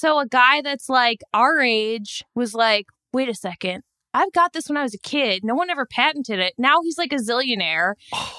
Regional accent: Chicago, Illinois, United States; because he's from Chicago and I'm from Chicago.

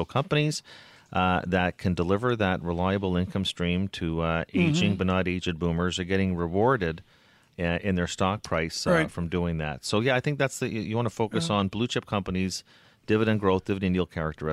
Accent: Canada; Being a Canadian

